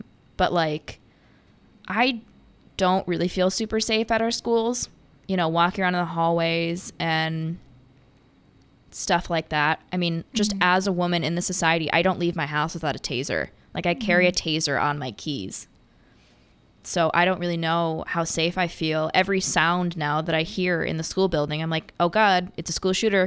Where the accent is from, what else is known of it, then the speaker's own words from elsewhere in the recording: Madison, Wisconsin, United States; growing up in Madison, at least for me, I've kind of grown up in this blue bubble